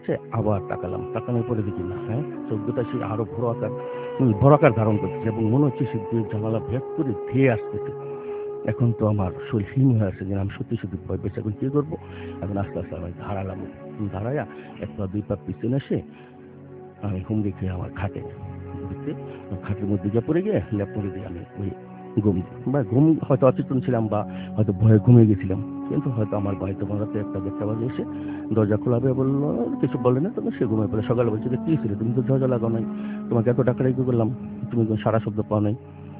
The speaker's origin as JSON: {"language": "Bangla", "town": "Narayanganj", "region": "Dhaka Division", "country": "Bangladesh", "said": "আমি নারায়ণগঞ্জ সারাহাপার থেকে এসেছি"}